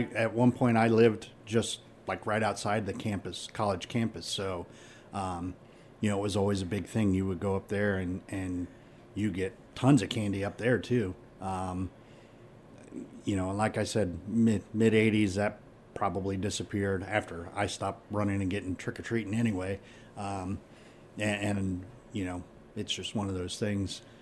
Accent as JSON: {"language": "English", "town": "Worcester", "region": "Massachusetts", "country": "United States", "tie": "born or raised there", "said": "I grew up in Worcester area"}